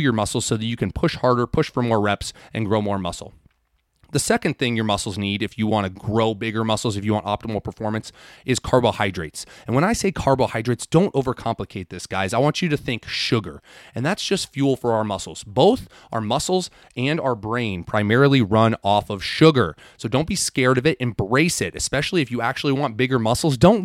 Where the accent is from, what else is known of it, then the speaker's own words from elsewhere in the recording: United States; I'm an American, and so I know how much 2 liters is because that's how much Mountain Dew comes